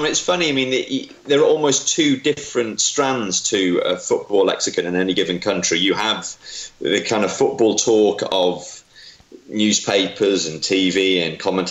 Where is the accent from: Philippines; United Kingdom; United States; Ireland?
United Kingdom; Wales; I grew up in North Wales